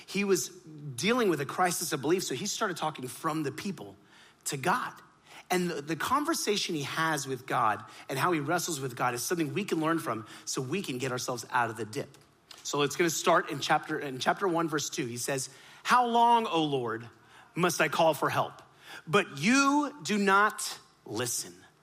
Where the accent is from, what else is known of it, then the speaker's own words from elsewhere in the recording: Miami, Florida, United States; In Miami, I was born and raised on the playground is where I spent most of my days. And there, we grew up in Miami, and when my mom was pregnant with me, she and my dad came over, and we were Hindu at the time.